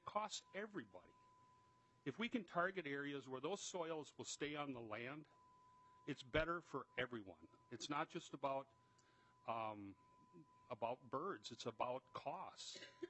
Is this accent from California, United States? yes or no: no; Minnesota, United States; I grew up hunting pheasants in the Big Slough. That's what the South Branch is called historically.